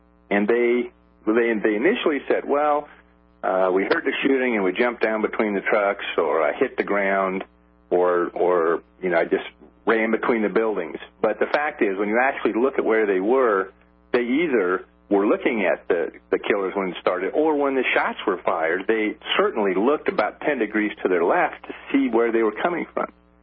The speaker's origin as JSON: {"language": "English", "region": "Nebraska", "country": "United States", "tie": "born or raised there", "said": "Well, I grew up in Nebraska. You grew up in Iowa. That's the Midwest."}